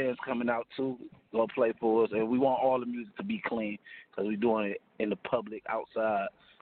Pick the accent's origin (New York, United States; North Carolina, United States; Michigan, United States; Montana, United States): Michigan, United States; Detroit; I'm from Detroit.